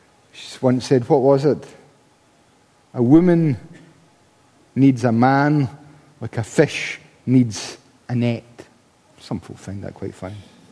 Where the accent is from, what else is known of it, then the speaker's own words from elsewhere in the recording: Paisley, Scotland, United Kingdom; When I was growing up, I grew up in Paisley.